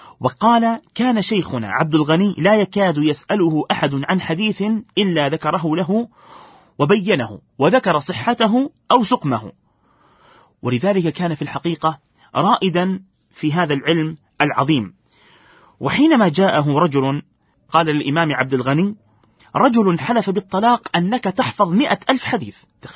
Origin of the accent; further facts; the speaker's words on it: Palestine; واسمها الآن عندنا في فلسطين جماعين.